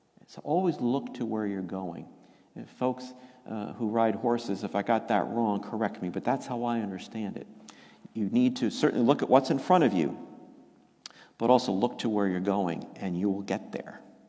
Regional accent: Yonkers, New York, United States; and of course, in my hometown in Yonkers at that time, where I was living growing up still.

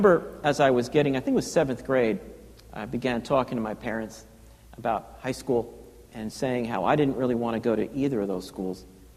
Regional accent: Yonkers, New York, United States; I grew up in Yonkers. And in my neighborhood, where I grew up, many of us went to school at the local parochial high school.

